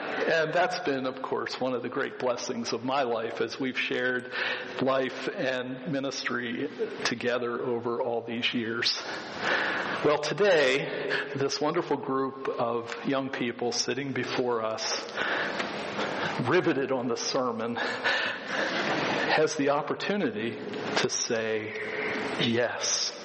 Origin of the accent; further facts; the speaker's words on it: Carlisle, Pennsylvania, United States; Many of you know that I grew up over in Carlisle, and the neighborhood I grew up in was not far from the Carlisle Fairgrounds, where they have the car shows today.